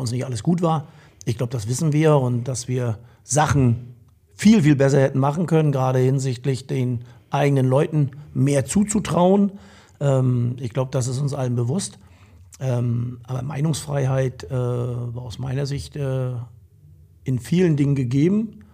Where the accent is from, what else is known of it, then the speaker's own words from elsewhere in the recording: Rostock, Mecklenburg-Vorpommern, Germany; Ja, aber das war, die Rostocker kennst, das war ehemalig Vögenteich.